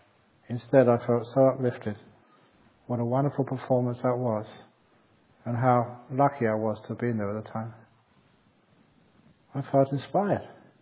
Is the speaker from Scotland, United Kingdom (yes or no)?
no; London, United Kingdom; growing up in London